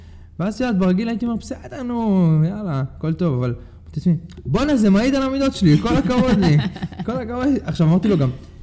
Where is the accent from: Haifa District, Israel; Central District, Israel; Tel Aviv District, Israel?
Haifa District, Israel; Hadera; עכשיו, אני גדלתי בחדרה. חדרה החזק שורד, סבבה? אני גדלתי לפי חוקי הג'ונגל.